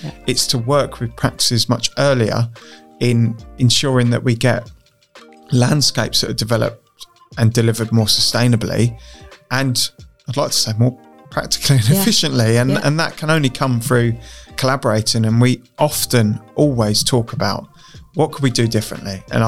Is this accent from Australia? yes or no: no; Much Hadham, East of England, United Kingdom; I grew up in Much Haddam. And Much Haddam, or Peregrine, is